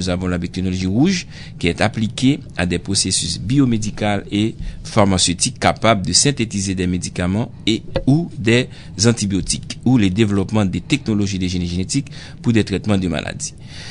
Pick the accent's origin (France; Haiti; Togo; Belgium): Haiti; Chez nous, en Haïti, par exemple